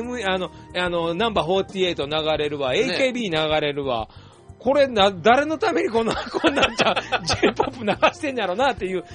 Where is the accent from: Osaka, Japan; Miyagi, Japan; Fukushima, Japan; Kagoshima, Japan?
Osaka, Japan; 僕最初、僕も大阪人だったんで珍しかったんですけど